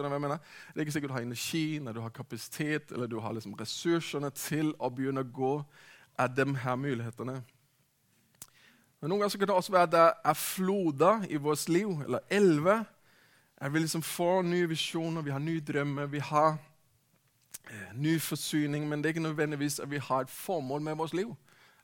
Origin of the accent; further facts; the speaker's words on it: Denmark; Norwegian is a second language; jeg snakker rart, så er det altså fordi jeg er dansk, og ikke kom bedre ut i det norske språket enda.